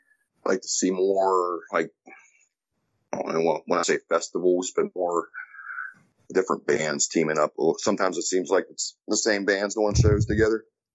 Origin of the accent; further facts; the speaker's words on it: Ohio Valley, United States; I have I'm from the Ohio Valley too, so there's venues down there.